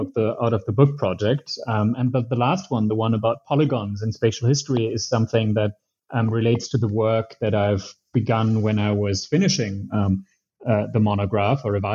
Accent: Germany; also born or lived in Italy; I'm German Italian. I grew up in Germany for the most part. I also lived in Italy as well.

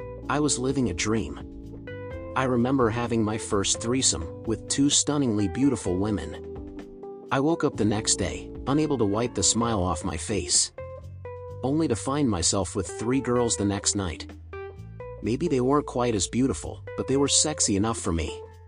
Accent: California, United States; now in Las Vegas, United States; I grew up in Orange County, California.

